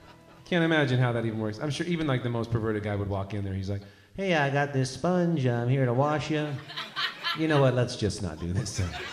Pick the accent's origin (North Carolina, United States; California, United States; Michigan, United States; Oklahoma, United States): California, United States; Los Angeles; And I'm from Los Angeles. I was like, yeah, we got this.